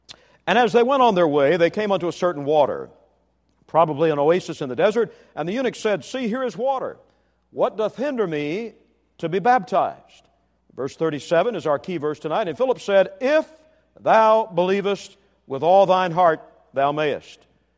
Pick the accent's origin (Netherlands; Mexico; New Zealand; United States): Netherlands; I'm from Holland originally. My name is Dutch. My ancestors came from the Netherlands.